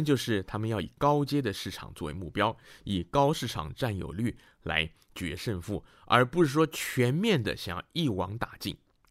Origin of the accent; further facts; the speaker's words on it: China; 我们中国人讲贝多利分。